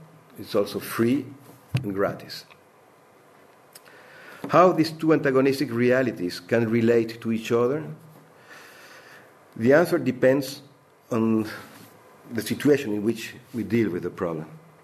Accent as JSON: {"language": "English", "town": "Paris", "region": "Île-de-France", "country": "France", "said": "I come from France, from Paris."}